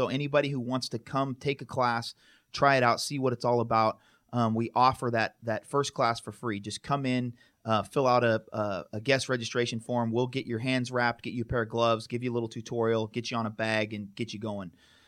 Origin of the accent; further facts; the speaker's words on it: Idaho, United States; also born or lived in Atlanta; I'm born and raised in Idaho. And so I had lived in Atlanta for 9 years. I moved back to Idaho in 2011.